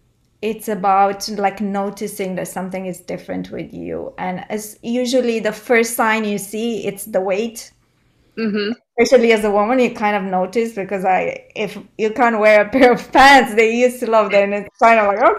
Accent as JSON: {"language": "English", "country": "Romania", "also_born_or_lived": "Dallas / Dubai / France", "moved": "yes", "lives_now": "Denmark", "said": "So I'm from Romania. Now I live in Denmark. But I started Creative in My Kitchen while living in Dallas, Texas."}